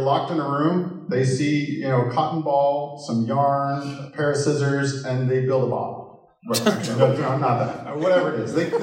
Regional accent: Midwest, United States; I'm from the Midwest here

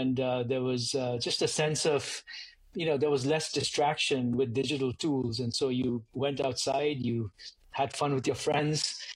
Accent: Kolkata, West Bengal, India; I was born in Calcutta, and I grew up in Calcutta, India, in the 70s and 80s. I was born in 1972.

